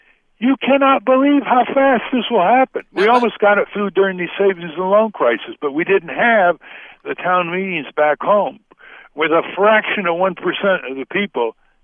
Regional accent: Connecticut, United States; I come from Connecticut. We don't have that kind of referendum.

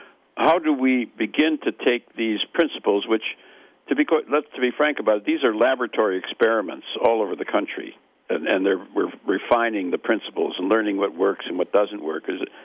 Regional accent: Wisconsin, United States; I'm a Midwesterner, I'm from Wisconsin, it's very, very much down home.

